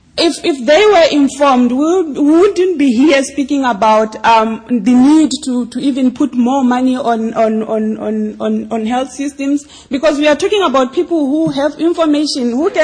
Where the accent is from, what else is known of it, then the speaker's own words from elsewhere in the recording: Botswana; and I'm from Botswana.